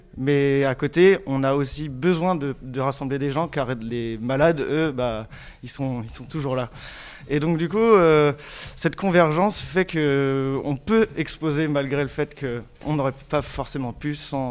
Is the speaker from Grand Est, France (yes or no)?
no; Rennes, Brittany, France; donc je suis rennais, architecte de profession